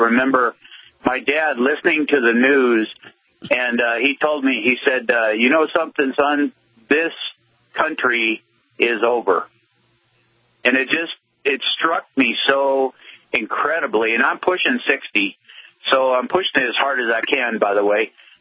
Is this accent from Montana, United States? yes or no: yes; Montana, United States; Well, I guess I grew up pretty much in Montana, and my dad could see.